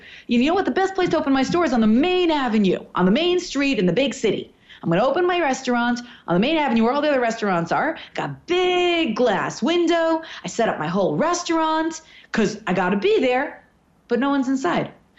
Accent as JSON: {"language": "English", "region": "New York", "country": "United States", "said": "That's exactly what I envision. I'm from New York."}